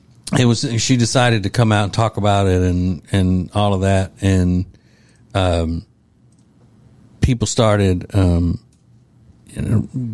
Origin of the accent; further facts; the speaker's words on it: Winfield, Louisiana, United States; because there was this old man in my hometown of Winfield, Louisiana.